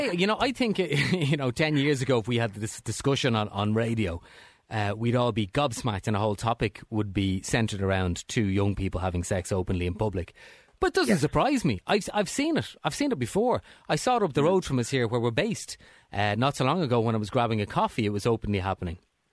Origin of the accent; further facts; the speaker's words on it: Dublin, Leinster, Ireland; I'm from Dublin originally, and I love and adore it.